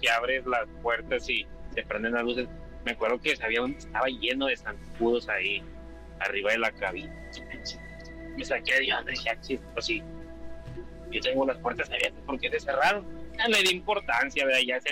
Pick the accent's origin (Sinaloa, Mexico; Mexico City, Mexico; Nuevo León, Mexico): Nuevo León, Mexico; Monterrey; Soy originario de Monterrey.